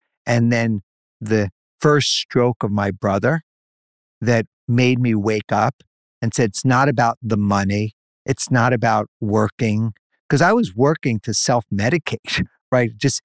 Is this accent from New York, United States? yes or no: yes; New York City, New York, United States; I grew up in New York City in the streets.